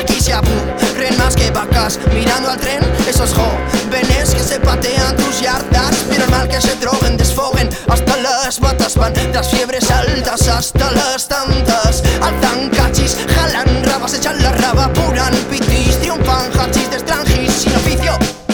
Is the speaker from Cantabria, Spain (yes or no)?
yes; Santander, Cantabria, Spain; Critico Santander como buen santanderino